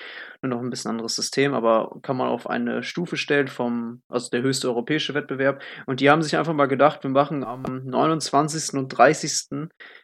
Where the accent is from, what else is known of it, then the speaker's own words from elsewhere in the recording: Northern Germany, Germany; Ich meine, ich komme aus Norddeutschland, ich habe jetzt nicht den Riesenbezug zu Wintersport.